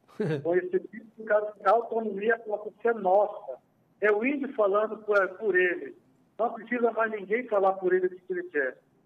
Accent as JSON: {"language": "Portuguese", "country": "Brazil", "said": "nós, povos indígenas, fazemos parte da sociedade brasileira. Somos brasileiros natos."}